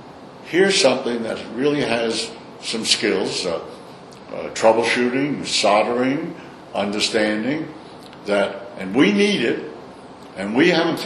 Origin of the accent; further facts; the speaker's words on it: Brooklyn, New York, United States; accent: Brooklyn; You're not having any trouble with my Brooklyn accent?